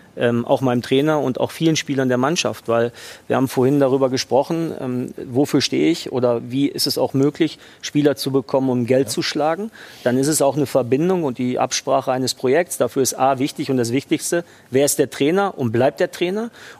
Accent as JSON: {"language": "German", "town": "Dortmund", "region": "North Rhine-Westphalia", "country": "Germany", "tie": "born there", "said": "bin ich in Dortmund geboren, habe dort lange gearbeitet."}